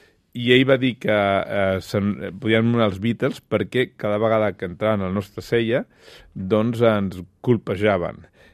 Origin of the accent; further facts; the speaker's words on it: Barcelona, Catalonia, Spain; Jo soc originalment de Sarrià, però jo no em sentia bé a Sarrià